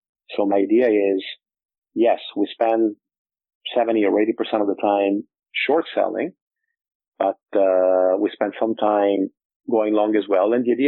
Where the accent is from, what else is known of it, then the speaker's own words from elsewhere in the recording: Milan, Lombardy, Italy; Also because I'm from Milan. So all my friends are from Milan.